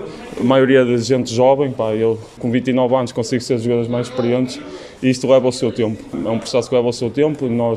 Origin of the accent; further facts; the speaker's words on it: Norte, Portugal; sou cá do Norte, também sou de uma vila pescatória